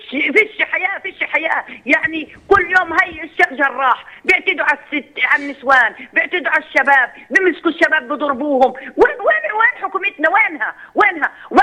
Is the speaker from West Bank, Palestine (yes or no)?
no; Gaza, Gaza Strip, Palestine; انا مواطنة من غزة، واحنا شفنا عدة حروب في غزة